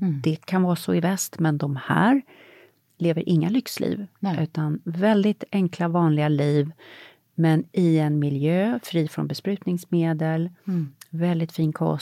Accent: Sweden; Kryddade, för jag tänkte, det är ju svenskt. Mm. Han ville ha något från mitt hemland.

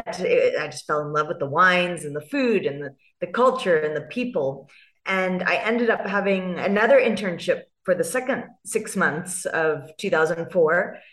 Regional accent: California, United States; accent: California; now in South Africa; that I'm a winemaker in the Swartland and in Franschhoek, and then I have this California accent. So I grew up in California.

